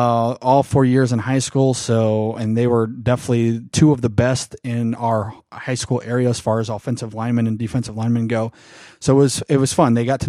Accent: Bryan, Ohio, United States; also born or lived in Michigan; Wauseon is about 15 minutes from a town called Bryan, Ohio, which is where I ended up growing up once we moved from Michigan.

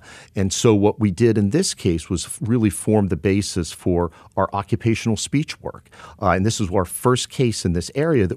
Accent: Pittsburgh, Pennsylvania, United States; including in my hometown of Pittsburgh, where the mayor of Pittsburgh in the late 1990s wanted to condemn a fifth of downtown Pittsburgh

